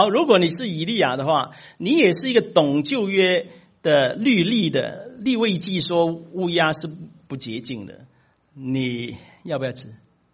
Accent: China; 我们中国人呢，买东西呢有一些坏习惯的

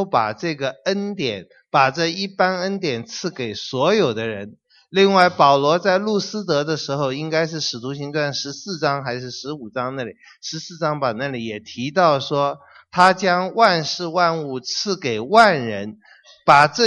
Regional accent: China; 然后我们中国人常常就不管海峡两岸，我们都会这样想

